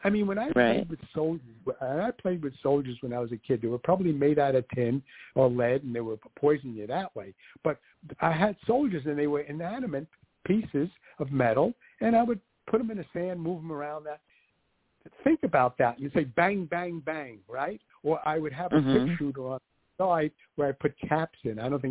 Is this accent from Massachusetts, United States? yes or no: no; New York, United States; I grew up outside of New York, but when I was in New York, when I was a child, I remember going on the subways